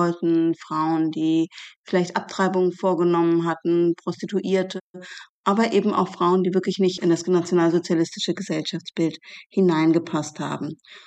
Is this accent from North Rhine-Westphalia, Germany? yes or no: no; Berlin, Germany; in Berlin, wo ich aufgewachsen bin